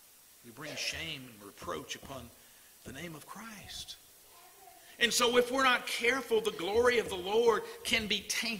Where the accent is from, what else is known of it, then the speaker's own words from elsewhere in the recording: Selma, Alabama, United States; I grew up in Selma, Alabama. We had a little racial tension at times.